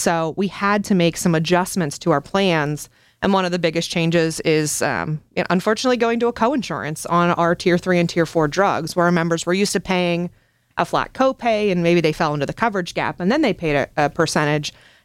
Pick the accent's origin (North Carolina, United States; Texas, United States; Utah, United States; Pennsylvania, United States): Pennsylvania, United States; Pittsburgh; born and raised in Pittsburgh, just as you are, Sean. Have lived here my entire life